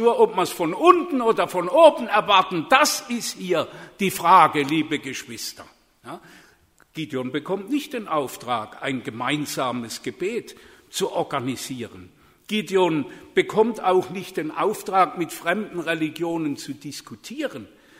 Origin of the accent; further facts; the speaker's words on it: Baden-Württemberg, Germany; Das ist das Nachbarort von meinem Heimatort, Ladenburg bei Mannheim.